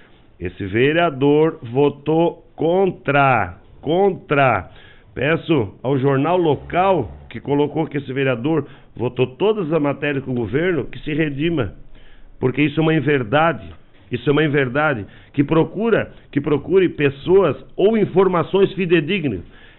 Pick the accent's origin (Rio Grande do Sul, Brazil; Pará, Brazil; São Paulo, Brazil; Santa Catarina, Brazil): Santa Catarina, Brazil; Urussanga; independente de ser situação ou oposição, nós somos de Uruçanga.